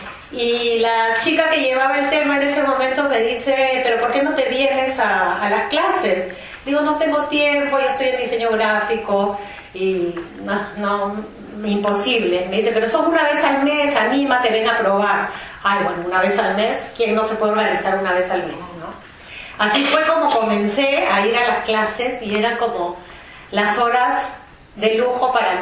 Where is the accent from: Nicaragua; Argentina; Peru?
Peru; Lima; moved away as an adult; also born or lived in United States; Llevo aquí prácticamente 30 años. Soy peruana de origen, nací en Lima.